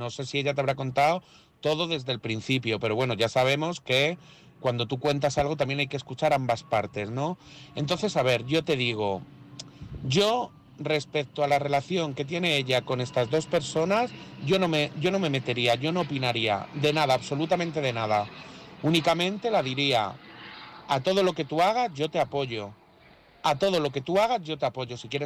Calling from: Madrid, Community of Madrid, Spain; de Madrid

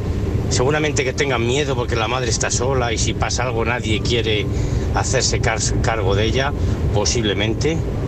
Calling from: León, Castile and León, Spain; de León y estoy trabajando camino de Lleida.

